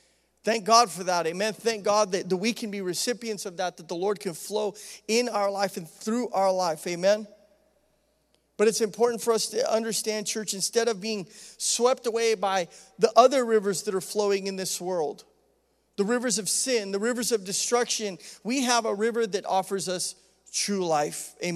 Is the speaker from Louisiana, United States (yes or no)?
no; Idaho, United States; When I was a kid, you know, growing up in Idaho, we were very blessed to have lots of rivers.